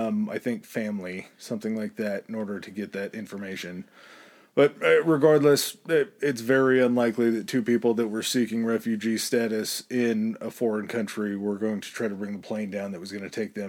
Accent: United States; Yeah, we're American. We don't know this metric system bullshit.

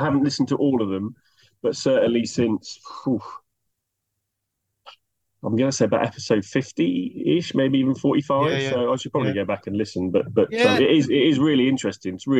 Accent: Newbury, South East England, United Kingdom; now in Thatcham, United Kingdom; I live in Newbury, down in the south of England. No, I don't live in Newbury. I come from Newbury. I live in Thatcham, down in the south of England.

